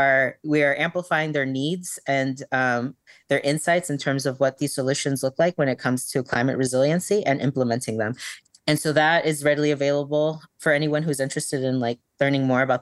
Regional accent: California, United States; just because of where I grew up in California and thinking about prescribed burning

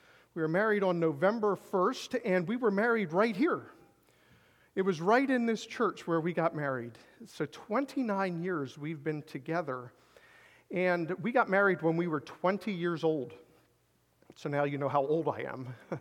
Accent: Gibraltar, Pennsylvania, United States; I grew up in Gibraltar, Pennsylvania. It's close to Birdsboro. It's really back in the sticks.

